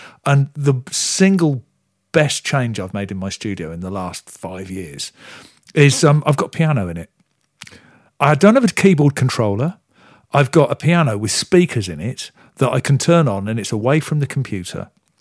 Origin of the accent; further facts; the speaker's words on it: United Kingdom; I'm British